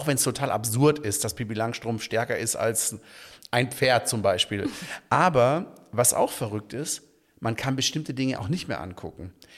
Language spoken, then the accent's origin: German; Baden-Württemberg, Germany; Und meine Kindheit im Schwarzwald, ich lebe da immer noch